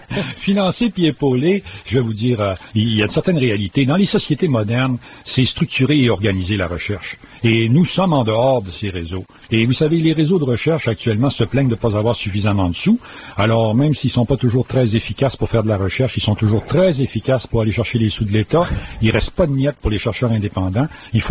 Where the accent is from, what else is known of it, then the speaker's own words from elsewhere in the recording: Quebec, Canada; moi, je suis natif de la région du Saguenay. C'est une très grande région forestière.